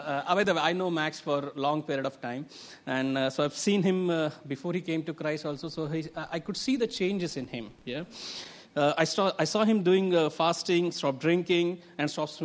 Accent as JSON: {"language": "English", "town": "Mumbai", "region": "Maharashtra", "country": "India", "moved": "yes", "lives_now": "Hong Kong", "said": "So I'm from Mumbai and been in Hong Kong for about 9 years."}